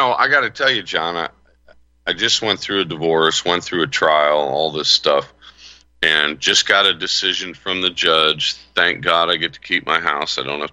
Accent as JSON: {"language": "English", "region": "Florida", "country": "United States", "tie": "born or raised there", "said": "Well, yeah, I grew up in Florida, so I know a little bit about that."}